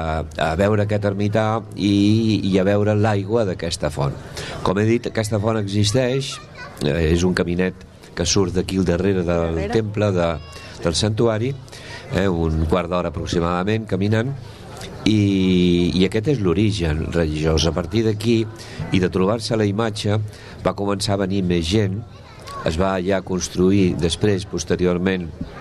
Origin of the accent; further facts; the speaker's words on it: Barcelona, Catalonia, Spain; now in Sabadell, Spain; jo sóc de Barcelona, però em sento sabadellenc també